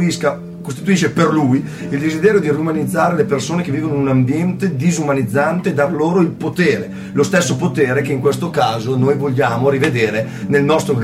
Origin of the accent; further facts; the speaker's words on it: Emilia-Romagna, Italy; Io vengo dall'Emilia Romagna.